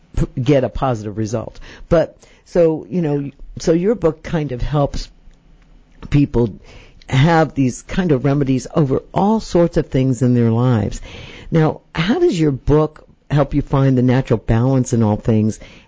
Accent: New York, United States; I know that, you know, I grew up in New York, and my mother was a Bostonian Irish woman, and my father was a Northern Italian

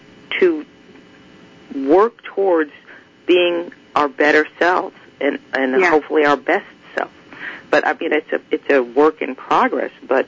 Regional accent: New York, United States; I grew up in New York, and so my, you know, if I need to pull out my New York on you because you're doing something to me, then I will.

